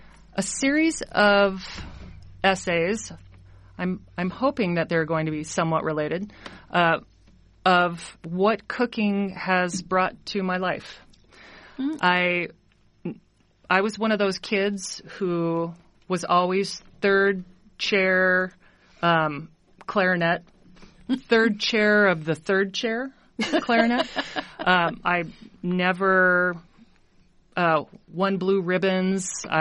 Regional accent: California, United States; also born or lived in Iowa; We're both from California.

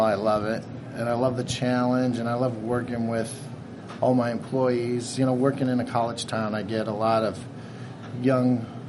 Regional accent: Carroll, Iowa, United States; now in Ames, United States; I am not. I'm originally from Carroll, Iowa. So I'm an Iowa

